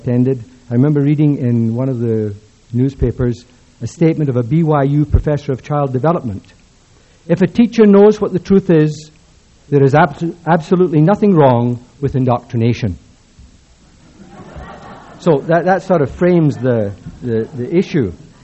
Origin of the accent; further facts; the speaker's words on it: Scotland, United Kingdom; One, a statement of Samuel Johnson, whom as a Scot I don't have much respect for, but he was a pretty good English writer.